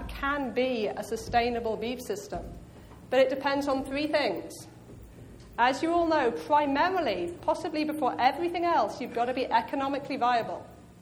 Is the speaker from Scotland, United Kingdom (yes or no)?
no; Oxford, South East England, United Kingdom; now in Bozeman, United States; But I'm not from Arkansas. I am from Oxford, England. I've been over here for 6 years, 3 years at Cornell, three years at Washington State, and I just made the move to Bozeman